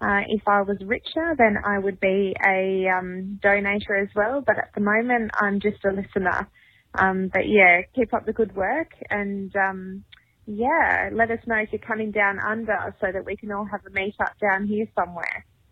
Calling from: Perth, Western Australia, Australia; I'm calling from Perth in Western Australia.

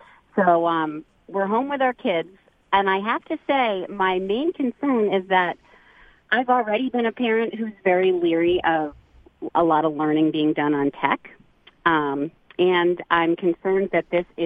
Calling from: Beverly, Massachusetts, United States; Hi, I'm calling from Beverly, and I have two kids, a first grader and a third grader.

